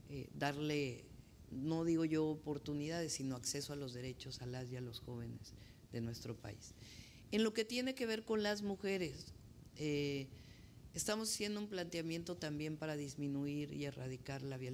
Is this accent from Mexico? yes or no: yes; Mexico City, Mexico; born there; Yo nací en la Ciudad de México